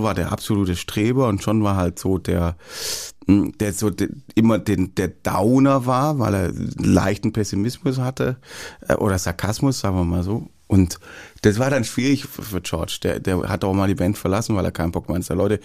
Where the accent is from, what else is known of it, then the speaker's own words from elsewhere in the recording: Jagsthausen, Baden-Württemberg, Germany; also born or lived in Backnang; Genau, im Kochertal.